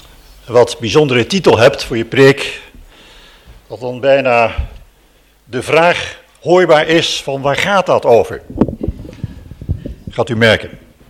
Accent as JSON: {"language": "Dutch", "town": "Schiedam", "region": "South Holland", "country": "Netherlands", "tie": "born there", "said": "Ik ben in Havenstad geboren. Schiedam. Ik heb in Havenstad gewerkt."}